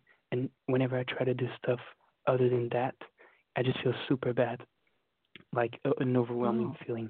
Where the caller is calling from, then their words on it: London, United Kingdom; from London.